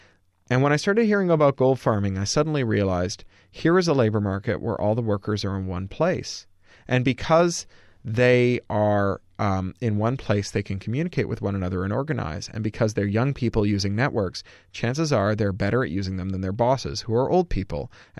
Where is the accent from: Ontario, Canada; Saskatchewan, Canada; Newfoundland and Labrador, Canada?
Ontario, Canada; Toronto; because I grew up in Canada. I grew up near the Detroit border in Toronto, just 2 or 3 hours away.